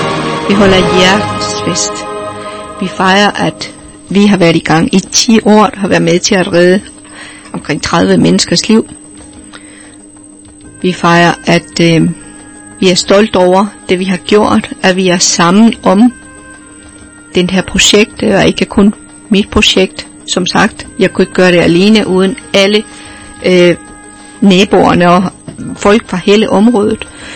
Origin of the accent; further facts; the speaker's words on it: Colombia; Om det er noget kulturelt derfra, hvor jeg kommer fra, fra Colombia, ja, det kan godt være.